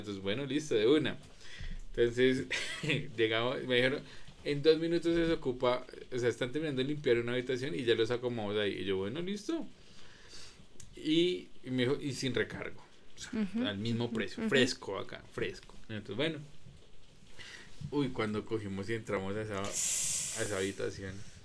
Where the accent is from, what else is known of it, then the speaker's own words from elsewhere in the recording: Colombia; pero uno siempre como colombiano